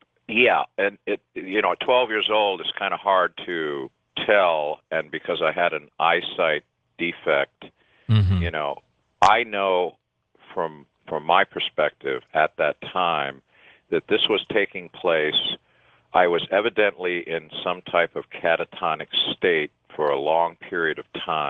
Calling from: Anaheim, California, United States

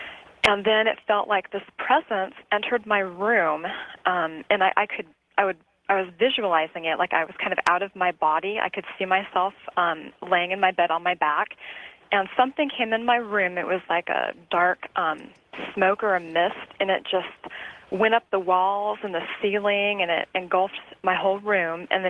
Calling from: Omaha, Nebraska, United States; I am calling from Omaha, Nebraska.

